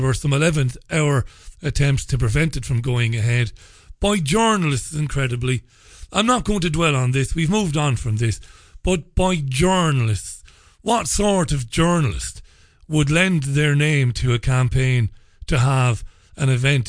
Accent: Ireland; now in England, United Kingdom; I'm an Irish guy living in England anyway, full stop, first and foremost, right?

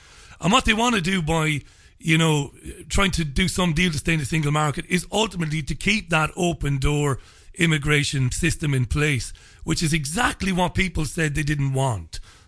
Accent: Ireland; I'm an immigrant. I'm from the Republic of Ireland. I'm an immigrant in this country.

